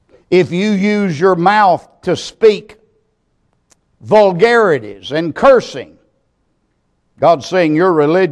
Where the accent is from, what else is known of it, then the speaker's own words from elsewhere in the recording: Texas, United States; As a little boy growing up in East Texas at Hayden Baptist Church